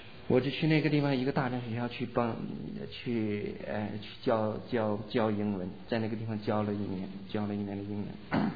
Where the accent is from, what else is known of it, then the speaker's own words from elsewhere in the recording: Jilin, China; 因为我从小在东北长大，我在吉林长大